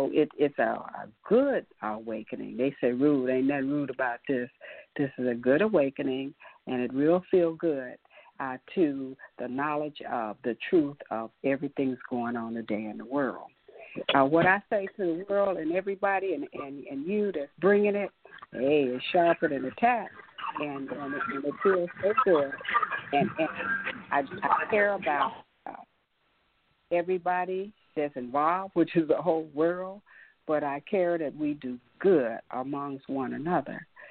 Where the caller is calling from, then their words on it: Texas, United States; I'm calling from Texas. And right now I'm in Virginia.